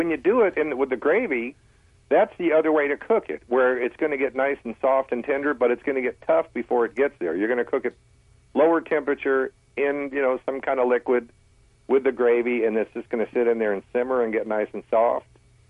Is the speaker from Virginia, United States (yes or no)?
yes; Virginia, United States; Yeah, which normally explains everything to most people, but actually I was born and raised in Virginia. We had a place in Myrtle Beach for 35 years.